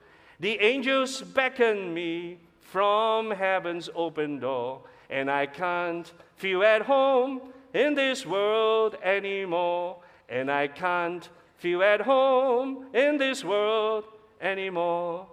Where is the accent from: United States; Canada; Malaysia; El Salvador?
Malaysia; So we are not of this world because we don't belong to earthly kingdom, although we are Malaysian, but we're not really in that sense, okay?